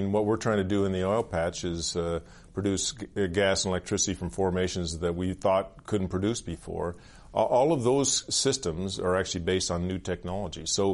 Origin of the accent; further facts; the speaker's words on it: Canada; as a Canadian, I'm very proud of the overall track record of this country on the environment